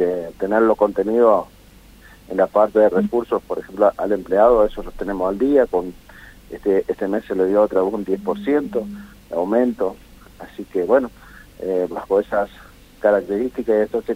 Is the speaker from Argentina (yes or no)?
yes; Argentina; tenemos la fe y la convicción como argentinos y aquellos que tenemos un par de añitos más